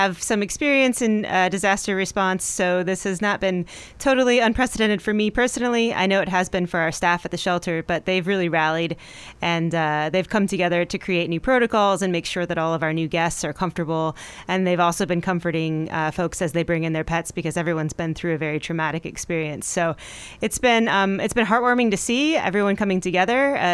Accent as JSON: {"language": "English", "region": "Indiana", "country": "United States", "tie": "born or raised there", "also_born_or_lived": "Bend / Tahoe", "lives_now": "Roseburg, United States", "said": "So I was in Bend for about 20 years. I grew up in Indiana. I was in Bend for about 20 years."}